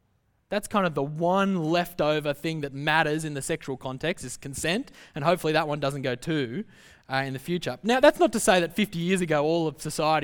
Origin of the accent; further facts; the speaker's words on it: Australia; But we swing the other way because we're not very good as an Australian culture at forgiving.